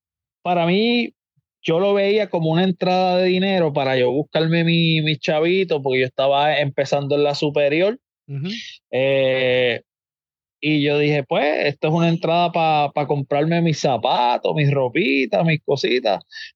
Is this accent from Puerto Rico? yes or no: yes; Barranquitas, Puerto Rico; me fui para la Interamericana de Barranquita, porque yo soy allá de Barranquita, a estudiar programación de computadoras.